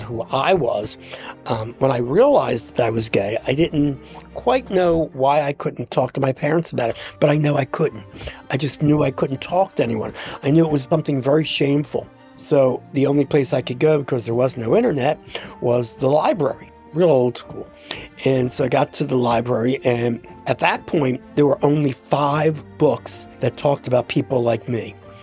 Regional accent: Philadelphia, Pennsylvania, United States; born there; I was born in Philadelphia in 1951.

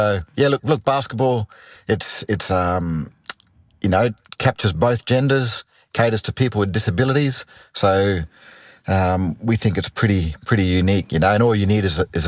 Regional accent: Darwin, Northern Territory, Australia; moved away; also born or lived in Sydney; But it was tough because I'm from Darwin, like you said.

